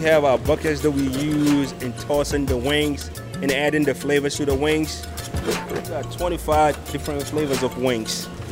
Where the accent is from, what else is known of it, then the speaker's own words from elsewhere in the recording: Accra, Greater Accra, Ghana; English is a second language; now in Baltimore, United States; I came from Ghana, capital city, Accra. And Accra is a city within a city itself. Even though it's a capital city, I'm from a city called Nima in Accra.